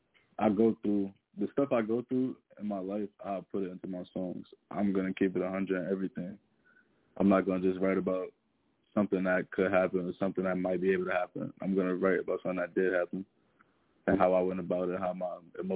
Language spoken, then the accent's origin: English; Patterson, United States; now in Cibolo, United States; Yeah, I'm originally from Patterson. Yes.